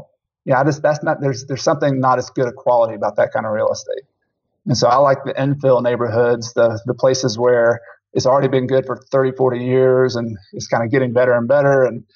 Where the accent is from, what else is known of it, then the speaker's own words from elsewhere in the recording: the South, United States; for those who don't know, I'm from the South, and you know, people like to go out in the country and hunt for birds and that kind of thing.